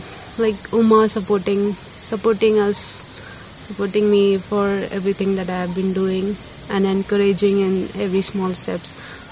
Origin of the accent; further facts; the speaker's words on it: Ahmedabad, Gujarat, India; and I'm from Ahmedabad.